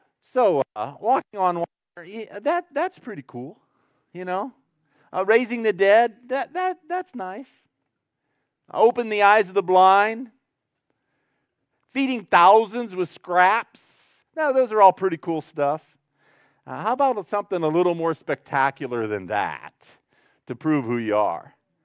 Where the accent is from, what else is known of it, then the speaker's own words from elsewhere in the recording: Ohio, United States; We grew up in Northwest Ohio, landlocked.